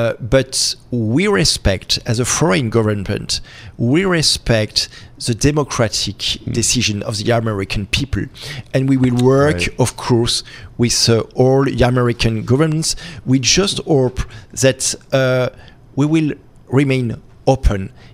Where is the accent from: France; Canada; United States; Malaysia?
France; Grand Est; English is a second language; I'm coming from Alsace region on the border, East France on the border, and Germany and Switzerland.